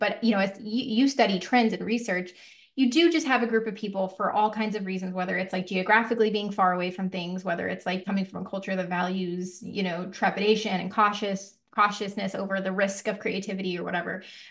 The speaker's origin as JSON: {"language": "English", "region": "the Ozarks", "country": "United States", "tie": "born or raised there", "lives_now": "Central Texas, United States", "said": "I grew up in the Ozarks and live in Central Texas and my parents, so I'm, you know, I'm of the cloth."}